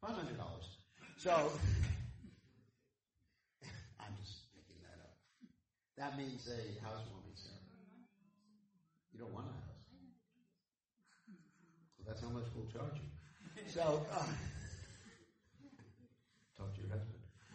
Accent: United States; I'm from America and I'm a sannyasi, so I'd be in trouble.

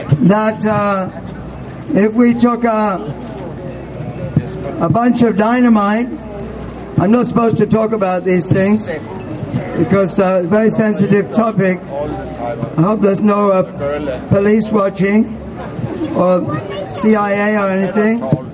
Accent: England, United Kingdom; Actually, I'm from England. He said I was from America, but I'm from England. Made in England.

